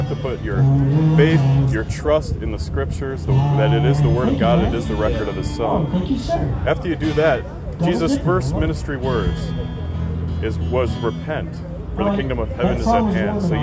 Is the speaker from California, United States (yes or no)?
no; Wisconsin, United States; I went to Lutheran high school, Lutheran grade school. I'm originally from Wisconsin.